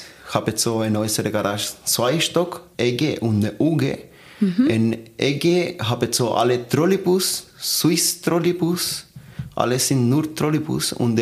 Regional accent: Chile; German is a second language; ich komme von Chile, ich habe 7 Jahre so im VBC Arbeit.

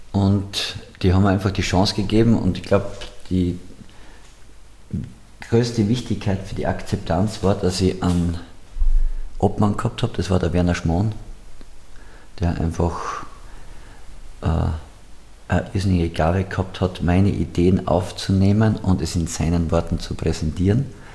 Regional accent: St. Peter im Sulmtal, Styria, Austria; Und ich bin ja aus St. Peter im Sulmtal, also das ist meine Heimat, das ist quasi die Nachbarortschaft

